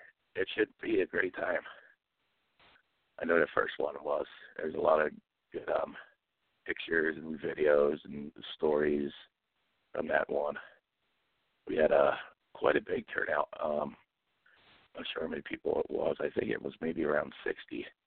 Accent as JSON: {"language": "English", "town": "Trenton", "region": "New Jersey", "country": "United States", "tie": "born or raised there", "said": "I grew up on Lamberton Street, right in the heart of, South Trenton River area there, down by the river, last street on the river."}